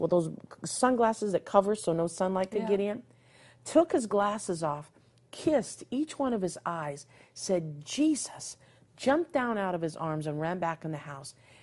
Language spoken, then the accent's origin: English; Bismarck, North Dakota, United States; a little girl by the name of Ivy who was in my hometown of Bismarck, North Dakota.